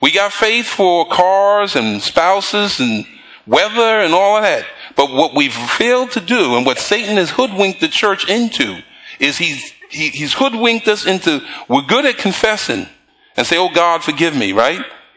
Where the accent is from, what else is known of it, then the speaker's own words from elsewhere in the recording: Bronx, New York, United States; Where I grew up in the Bronx, when I went up on the roof to go fly my pigeons, if I saw blood down in the stairway, you got away from there